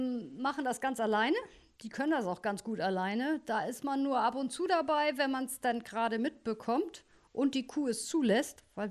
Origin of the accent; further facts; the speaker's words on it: Hamburg, Germany; Ich komme aber eigentlich aus Hamburg auch, habe da auch immer gearbeitet, bin da aufgewachsen, bin auch Hamburger und von ganzem Herzen. Und ja, wir hatten hier immer ein Ferienhaus und da wohnen wir jetzt auch, oder ich jetzt.